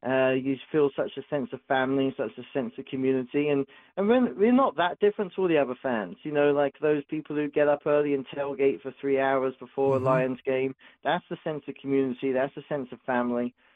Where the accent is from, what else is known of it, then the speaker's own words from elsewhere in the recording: England, United Kingdom; moved away as an adult; now in United States; Well, I grew up in England.